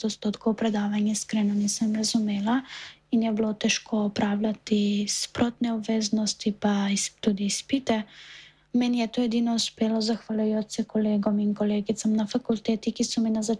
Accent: North Macedonia; now in Slovenia; medtem ko dodatka tudi tukaj nisem dobila, ker sem v bistvu iz Makedonije.

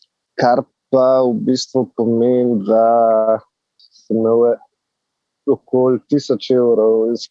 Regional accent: Ljubljana, Central Slovenia, Slovenia; jaz sem iz Ljubljane drugače

